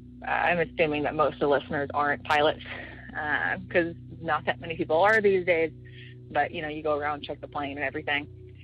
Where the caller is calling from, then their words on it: Northeast, United States; And I'll say that I am calling from the Northeast United States.